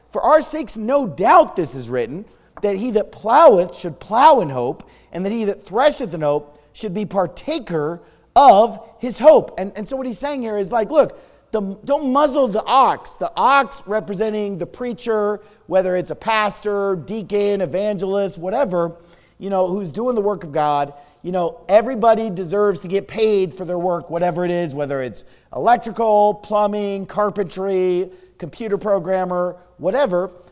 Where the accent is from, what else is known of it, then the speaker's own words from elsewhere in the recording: Sacramento, California, United States; I certainly wasn't a member of the Jewish community while growing up in Sacramento. I grew up in a Christian home, Christian school, Baptist church.